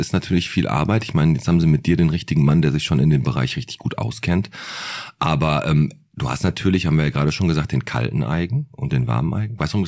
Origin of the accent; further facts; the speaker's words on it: Bottrop, North Rhine-Westphalia, Germany; ich komme aus dem Fuhlenbrock